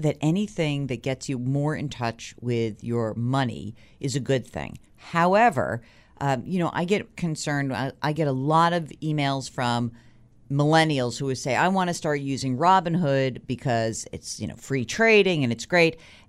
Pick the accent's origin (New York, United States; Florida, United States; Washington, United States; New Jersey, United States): New York, United States; So my splurge always as a New Yorker is eating